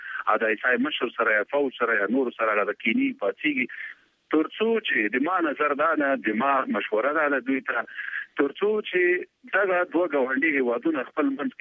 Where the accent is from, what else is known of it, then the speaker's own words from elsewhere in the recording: Afghanistan; مونږ د افغانستان د یو افغان په صفت هم کولی شو خبرې وکړو او د افغانستان خلکو په صفت هم خبرې کولی شو